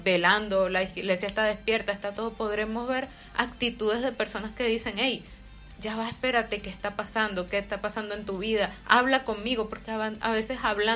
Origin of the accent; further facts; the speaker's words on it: Venezuela; somos venezolanas ambas.